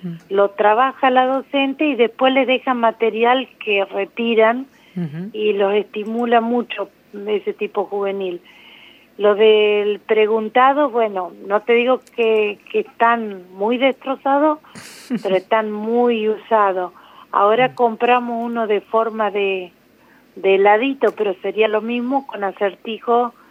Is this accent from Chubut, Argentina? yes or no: no; Falucho, La Pampa, Argentina; Mira, yo soy nativa de acá y mi familia y la de mi esposo, estoy criando una familia acá